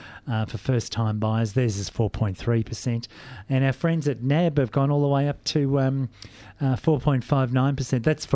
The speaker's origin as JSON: {"language": "English", "town": "Geelong", "region": "Victoria", "country": "Australia", "said": "Yes, I'm from Geelong."}